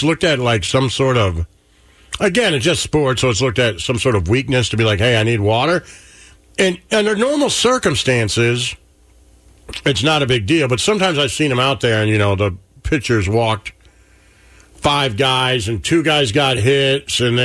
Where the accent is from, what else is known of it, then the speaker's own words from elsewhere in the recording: Michigan, United States; But I grew up in Michigan. It doesn't get this hot.